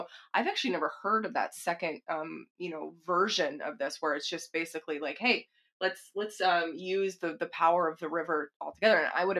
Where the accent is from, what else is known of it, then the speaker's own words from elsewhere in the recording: Texas, United States; Well, I'm not sixth generation, but I'm from Texas.